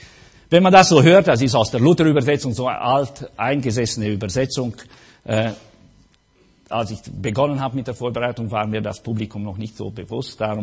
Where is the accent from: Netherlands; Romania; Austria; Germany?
Romania; Transylvania; ich komme aus Siebenbürgen